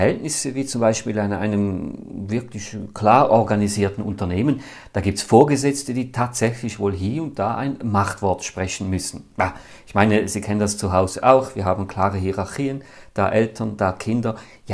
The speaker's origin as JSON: {"language": "German", "country": "Switzerland", "said": "In der Politik allerdings bin ich da wohl zu stark Demokrat und als Schweizer vielleicht etwas übersensibel."}